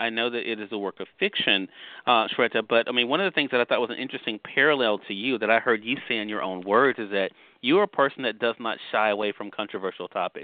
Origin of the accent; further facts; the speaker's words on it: Mississippi, United States; whether you're tuning in on the radio dial in my home state of Mississippi at WYAD 94.1 FM or WYADonline.com.